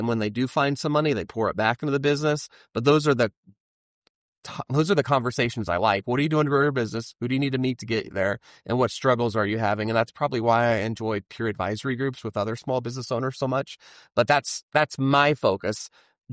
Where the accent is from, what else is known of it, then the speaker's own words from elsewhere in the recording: Topeka, Kansas, United States; I grew up in Topeka, Kansas, which great. I'm glad I'm not there. It's a great place to grow up.